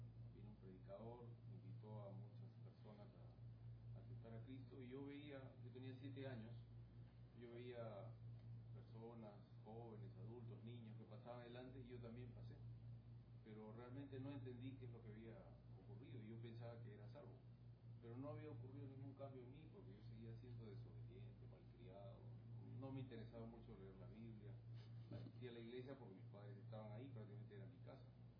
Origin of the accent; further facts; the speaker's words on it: Peru; born there; nací en Perú.